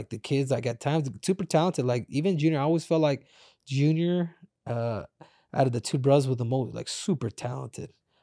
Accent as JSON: {"language": "English", "region": "Arizona", "country": "United States", "said": "I'm from AZ. I'm from Arizona."}